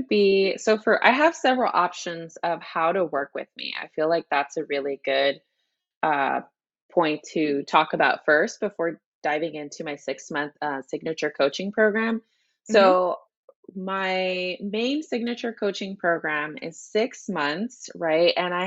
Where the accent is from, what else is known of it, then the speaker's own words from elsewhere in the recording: Texas, United States; Because I'm from Texas.